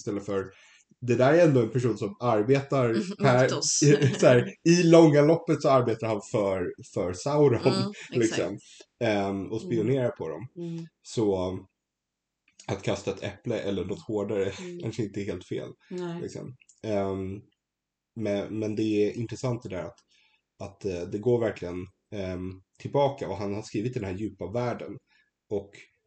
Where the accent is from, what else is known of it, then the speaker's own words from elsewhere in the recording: Sweden; det är ju alltid intressant för oss som svenskar att prata om folk som inte har krigat